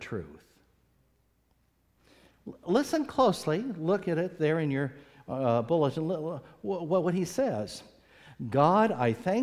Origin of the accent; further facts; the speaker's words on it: United States; I'm going to kind of speak as an American